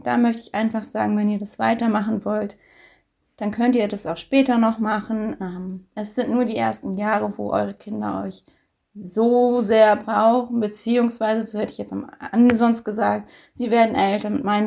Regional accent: Schleswig-Holstein, Germany; ich komme aus Schleswig-Holstein und bin Mama von zwei wundervollen Mädchen.

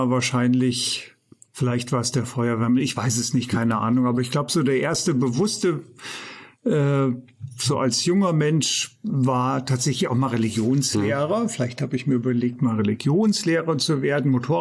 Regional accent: Künzell, Hesse, Germany; Nein, ich bin Künzeller.

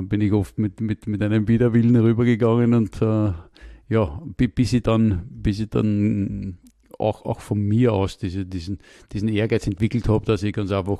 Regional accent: Vienna, Austria; Ja, also herkommen tue ich aus dem zweiten Bezirk, wo ich auch aufgewachsen bin, wo auch mein Vater aufgewachsen ist

